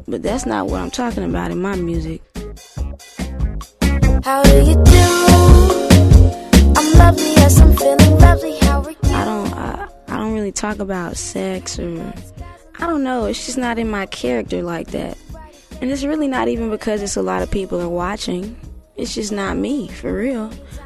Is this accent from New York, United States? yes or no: no; Decatur, Georgia, United States; I am from Decatur, Georgia.